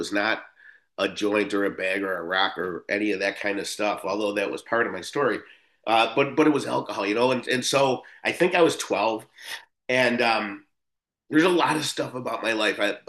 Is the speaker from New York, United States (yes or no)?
yes; Buffalo, New York, United States; But so I grew up in South Buffalo, and you know, a heavy Irish Catholic.